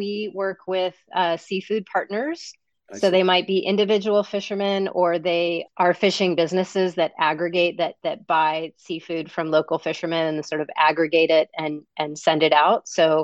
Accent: Colorado, United States; I grew up in Colorado. So I grew up in a landlocked state between the desert and the mountains and the rivers

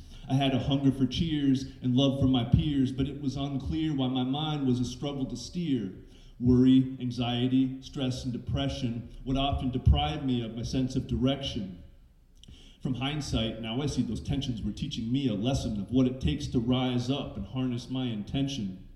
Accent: Mackinac Island, Michigan, United States; which can be translated to … I'm of the Turtle Clan, and I'm from Mackinac Island, Michigan.

